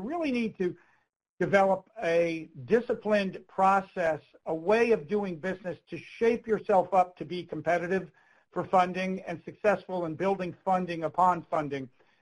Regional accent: Charlestown, West Virginia, United States; In my hometown of Charlestown, West Virginia, we organized a project called the Commerce Corridor

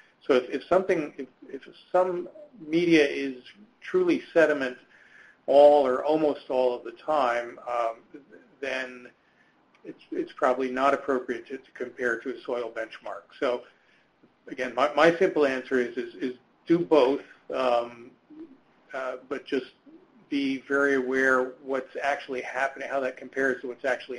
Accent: Pacific Southwest, United States; I'm from the Pacific Southwest and I have a lot of sites with ephemeral streams

